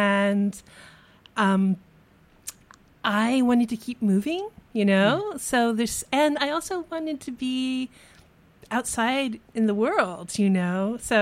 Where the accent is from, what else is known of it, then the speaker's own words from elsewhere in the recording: Texas, United States; born there; I mean, I was born in Texas, but we would do it in southern accents that really weren't right